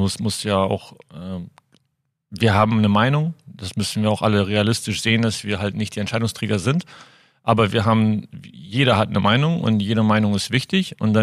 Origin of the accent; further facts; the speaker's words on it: Germany; also born or lived in Lithuania / United States; Litauischer Herkunft. Bin dort geboren, bin in Deutschland aufgewachsen, habe in den USA Basketball gespielt und studiert, also Highschool und College. Bin dann zurück nach Deutschland, nach Cuxhaven zurück. Ich bin in 2 Städten aufgewachsen, Westerstede und Cuxhaven.